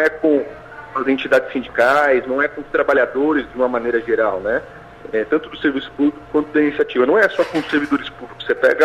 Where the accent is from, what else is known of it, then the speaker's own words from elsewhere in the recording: São Paulo, Brazil; Eu sou aqui de São Paulo